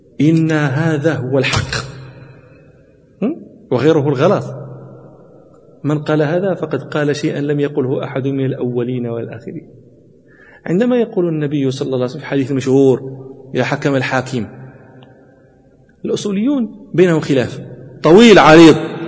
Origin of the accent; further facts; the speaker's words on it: Morocco; وكان يحضر دكتورة عندنا في المغرب